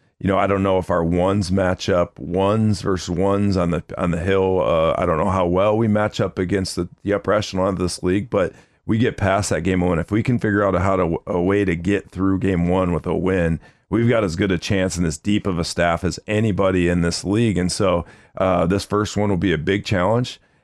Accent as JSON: {"language": "English", "region": "Iowa", "country": "United States", "tie": "born or raised there", "said": "And I grew up in Iowa as well."}